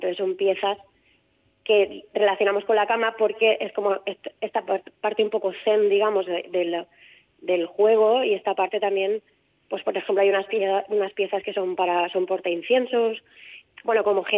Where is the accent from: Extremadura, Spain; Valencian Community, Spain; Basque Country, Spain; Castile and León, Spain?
Valencian Community, Spain; Valencia; yo soy de Valencia y creo que de alguna manera me sale, ¿no?, esta parte más mediterránea.